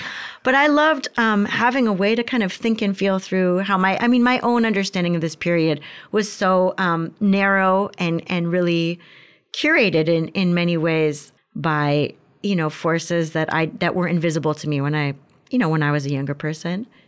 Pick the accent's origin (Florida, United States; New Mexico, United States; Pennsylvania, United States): Florida, United States; You know, Florida, my home state, fantasy is the big industry.